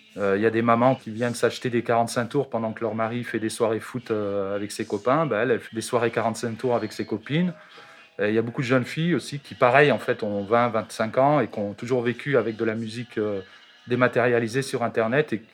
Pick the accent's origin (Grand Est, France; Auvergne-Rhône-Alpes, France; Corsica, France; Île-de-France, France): Auvergne-Rhône-Alpes, France; Valence; je suis originaire de Valence.